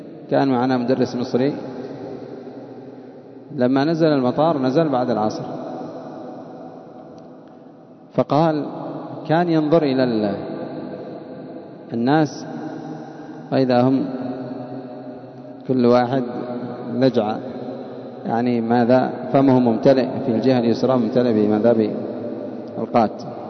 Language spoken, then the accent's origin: Arabic; Yemen; عندنا في اليمن يتفننون